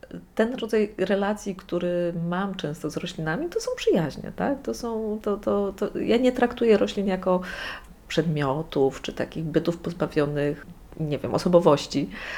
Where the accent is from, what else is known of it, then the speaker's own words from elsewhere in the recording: Gdańsk, Pomeranian Voivodeship, Poland; moved away as an adult; also born or lived in Poznań / Łódź; jestem z urodzenia gdańszczanką, wróciłam do Gdańska, z którego wyjechałam na studia. Wróciłam zająć się moją mamą, która ma Alzheimera. Ja studiowałam w Poznaniu, potem mieszkałam za granicą w wielu miejscach. Mieszkałam w Łodzi, gdzie prowadziłam galerię sztuki.